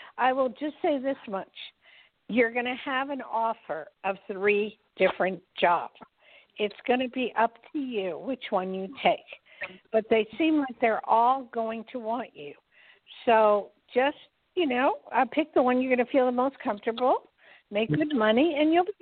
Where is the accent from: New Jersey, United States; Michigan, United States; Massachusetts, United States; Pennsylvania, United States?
New Jersey, United States; Well, I track New Yorkers because I'm from New Jersey. So I get into New Jersey, New York, and I hung out in New York most of my life.